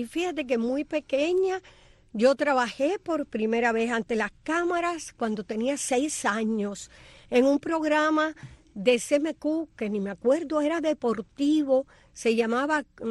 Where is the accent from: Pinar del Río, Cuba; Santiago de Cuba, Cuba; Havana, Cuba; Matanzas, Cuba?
Havana, Cuba; Santiago de las Vegas; born there; yo nací en Santiago de las Vegas, que es un pueblito.